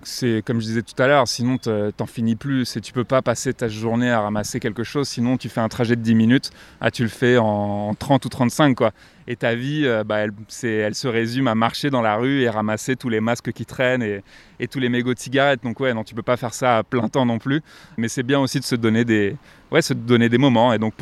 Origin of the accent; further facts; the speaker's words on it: Paris, Île-de-France, France; Plus j'ai grandi à Paris, donc c'est vraiment une ville où il y a des déchets partout.